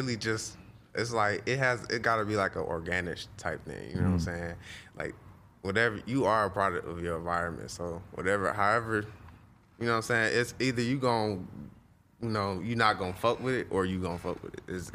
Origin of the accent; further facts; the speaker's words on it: Beecher, Michigan, United States; I grew up in Beecher. It's like the outskirts. It's the whole community. Like, it's really Flint, but it's not.